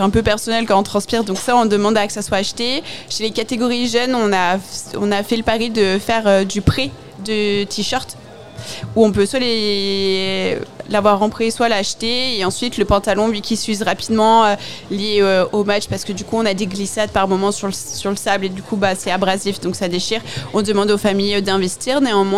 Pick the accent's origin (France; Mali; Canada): France; on est français quand même.